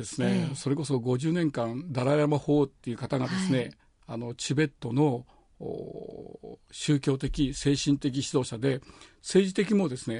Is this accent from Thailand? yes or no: no; India; チベット2世になりますね。亡命政府が出てから、 インドで生まれて育ってますからね、